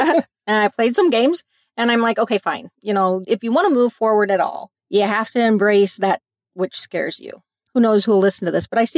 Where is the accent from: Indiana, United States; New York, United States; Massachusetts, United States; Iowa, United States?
Iowa, United States; So I went home. And went to the technical college. I'm actually from Iowa.